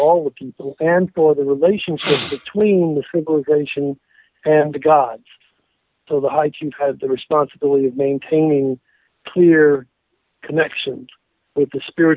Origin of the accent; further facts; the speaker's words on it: San Antonio, Texas, United States; born or raised there